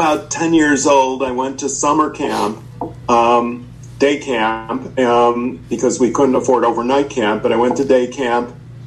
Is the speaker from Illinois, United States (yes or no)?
yes; Chicago, Illinois, United States; I discovered the Chicago that I kind of knew was there, but hadn't really encountered. Especially growing up on the South Side, I knew that there were these sailor bars that weren't too far from where I was growing up